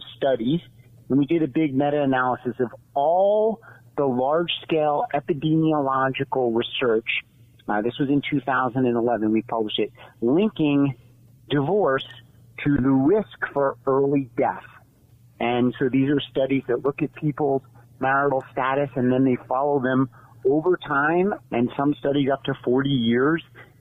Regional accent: New York, United States; I grew up in New York, did my graduate work at the University of Virginia, nearby y'all, and then did my clinical internship at the University of Wisconsin. So I slowly made my way out west.

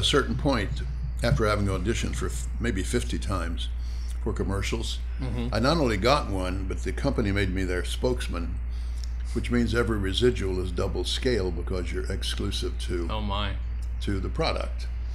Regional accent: West Virginia, United States; moved away as an adult; Yeah, I'm from West Virginia. As I graduated college there in the State University, I went to New York. It was 1952.

